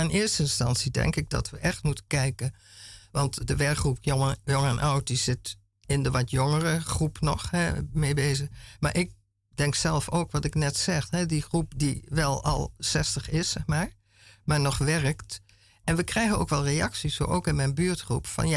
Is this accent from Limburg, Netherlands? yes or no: yes; Venlo, Limburg, Netherlands; moved away as an adult; also born or lived in Italy; now in Amsterdam, Netherlands; Ik ben oorspronkelijk kom ik uit Venlo. Daar ben ik geboren en ook wel getogen. En via Eindhoven ben ik toen in Italië terechtgekomen, waar ik 7 jaar gewoond en gewerkt heb.